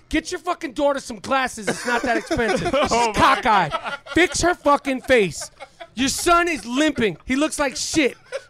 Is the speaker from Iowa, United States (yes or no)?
no; New York City, New York, United States; Like, I grew up in New York City. I grew up around black, Spanish, Chinese, whatever.